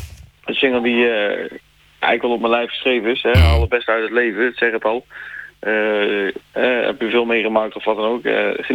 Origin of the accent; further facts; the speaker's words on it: Den Bosch, North Brabant, Netherlands; now in Tilburg, Netherlands; Woonachtig in Tilburg met mevrouw en kindjes. Ja. Maar ja, Den Bosch is natuurlijk wel mijn geboortestad.